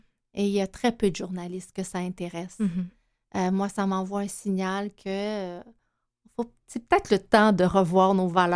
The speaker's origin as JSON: {"language": "French", "region": "Quebec", "country": "Canada", "said": "je suis originaire de l'Abitibi et c'est l'endroit où il y a le plus haut taux de signalement au Québec."}